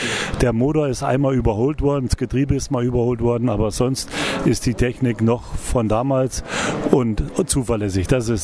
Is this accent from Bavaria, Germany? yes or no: no; Hesse, Germany; ich komme aus Nordhessen